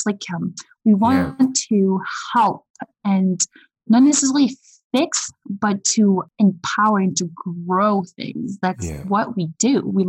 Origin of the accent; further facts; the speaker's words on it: Dominican Republic; now in Moncton, Canada; growing up in Dominican, where we were all about the community and the good memories for the kids.